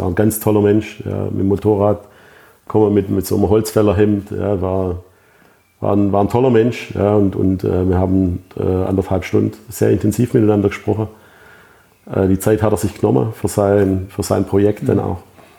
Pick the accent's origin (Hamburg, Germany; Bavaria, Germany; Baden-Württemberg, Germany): Baden-Württemberg, Germany; Dann, ich komme aus Württemberg sogar.